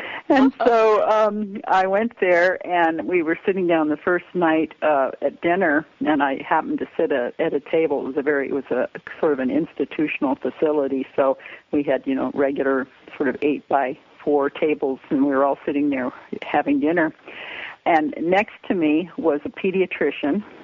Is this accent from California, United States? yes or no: yes; Los Angeles, California, United States; I worked actually in Los Angeles. I grew up in the Los Angeles area, and so I worked for a law firm and at that time.